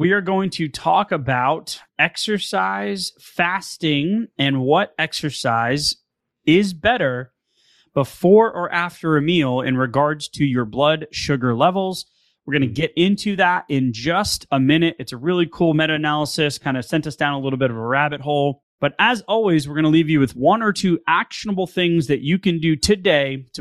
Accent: Northeast, United States; I'm from the Northeast, so you can throw stones all you like.

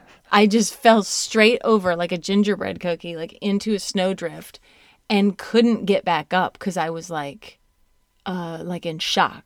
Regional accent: Michigan, United States; because they have a lot of lake effect snow because I'm from Southwest Michigan and Notre Dame, South Bend, Indiana.

